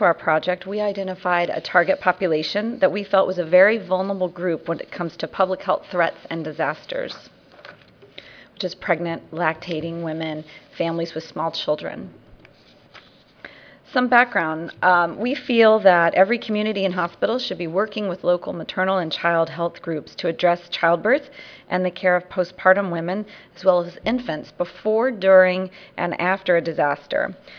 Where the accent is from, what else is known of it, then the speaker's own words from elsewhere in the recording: Key West, Florida, United States; I'm from Key West, Florida, and I'm representing the Florida team